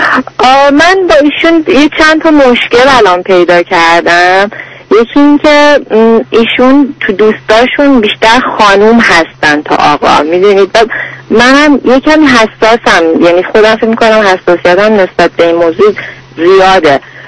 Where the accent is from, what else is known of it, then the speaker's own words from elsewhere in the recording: Iran; moved away as an adult; now in Canada; من ایران اکاونتینگ خوندم،